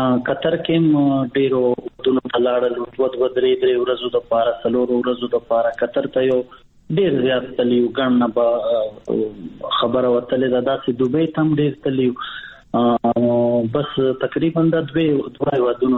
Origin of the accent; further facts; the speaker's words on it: Bannu, Khyber Pakhtunkhwa, Pakistan; زه وایم چې مونږ کله په بنو کې یو دا فلمونو سندرې به مې د سنگرانو اورېدلې